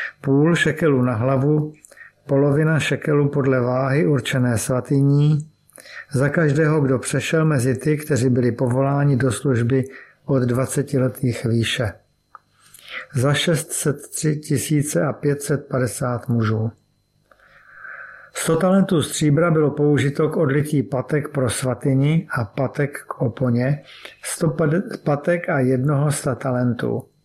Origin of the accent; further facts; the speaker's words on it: Karlovy Vary Region, Czechia; a narodil jsem se v létě 1966 do křesťanské rodiny. Vyrůstal jsem na Karlovarsku a duchovně v prostředí církve bratrské.